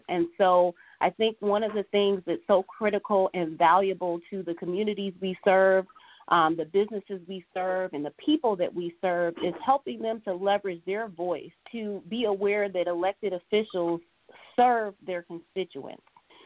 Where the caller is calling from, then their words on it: Detroit, Michigan, United States; I'm reaching out from the Detroit area.